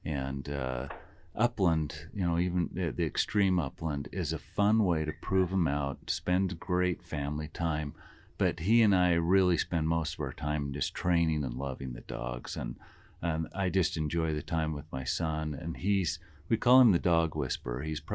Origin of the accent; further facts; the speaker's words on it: Utah, United States; I grew up here in Cache Valley, lived here most of my life. So I'm very familiar with the area